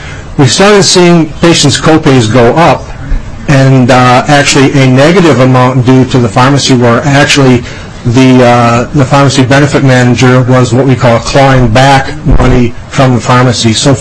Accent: Northfield, Minnesota, United States; I'm a pharmacist from Northfield, Minnesota.

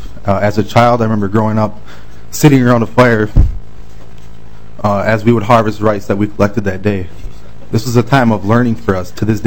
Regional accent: United States; I'm Anishinaabe from the Lake Superior Band, who grew up harvesting what we call Manoman.

